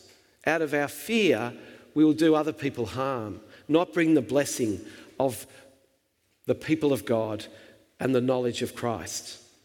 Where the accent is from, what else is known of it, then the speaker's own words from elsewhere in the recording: Albury, New South Wales, Australia; I grew up in Albury and I went to Albury Primary School, Albury Public School.